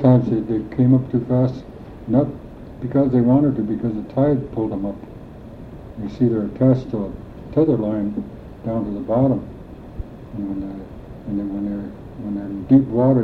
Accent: Alaska, United States; We, since we're from Alaska, we'll hit the Alaskan seasons as they move up.

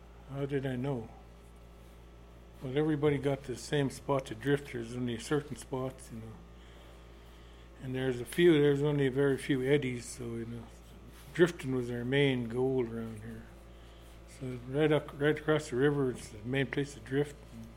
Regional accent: Holy Cross, Alaska, United States; I grew up here in Holy Cross and I was born in 1954.

